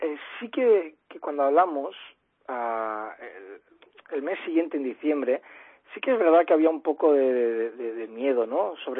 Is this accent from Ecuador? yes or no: no; Spain; now in France; lo que me doy cuenta siendo español